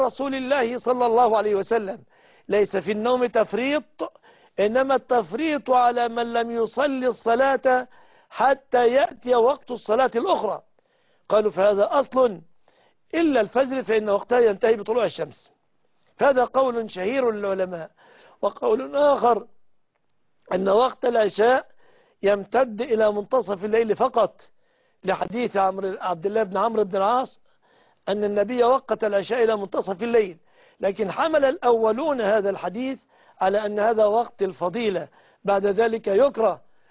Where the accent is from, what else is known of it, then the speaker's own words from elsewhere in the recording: Egypt; بلادنا مصر